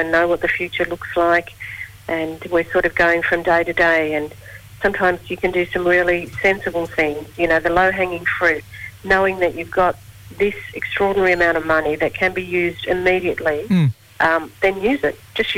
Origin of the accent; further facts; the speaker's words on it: Borroloola, Northern Territory, Australia; I'm Yanyua Garawa from Borroloola in the Gulf of Carpentaria